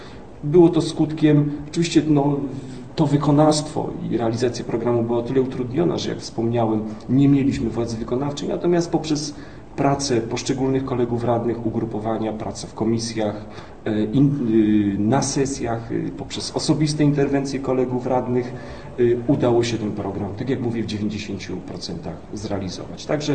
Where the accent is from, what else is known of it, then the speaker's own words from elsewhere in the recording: Tarnów, Lesser Poland, Poland; jestem tarnowianinem od urodzenia, mam 44 lata